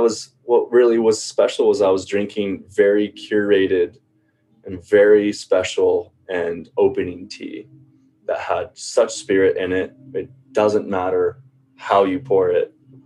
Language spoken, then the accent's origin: English; Guatemala; I'm an American, you know, grew up in Guatemala